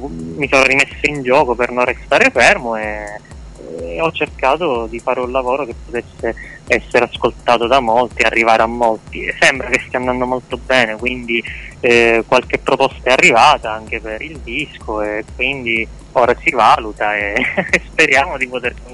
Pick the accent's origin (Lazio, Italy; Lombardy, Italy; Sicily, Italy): Sicily, Italy; Giarre; al momento sono qui in provincia di Catania, Giarre, nella mia città natale.